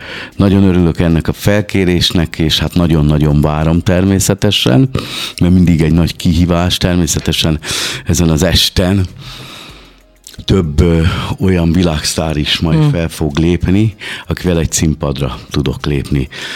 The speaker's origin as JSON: {"language": "Hungarian", "town": "Győr", "region": "Győr-Moson-Sopron", "country": "Hungary", "tie": "born there", "said": "mert hogy győri születésű vagyok"}